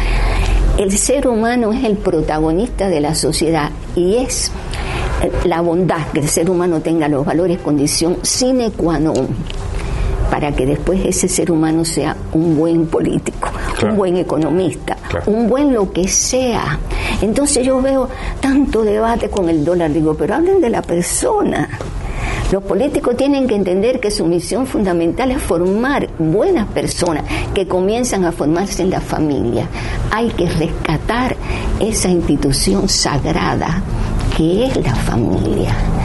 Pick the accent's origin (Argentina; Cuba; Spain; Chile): Cuba; No sé si es porque soy cubana